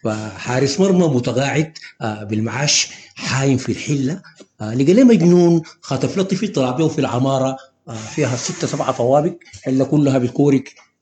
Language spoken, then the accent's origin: Arabic; Wad Madani, Al Jazirah, Sudan; born there; حقيقة أنا من مواليد مدينة واد مدني، بديت المسرح كنت مادح ومغني بتاع حقيبة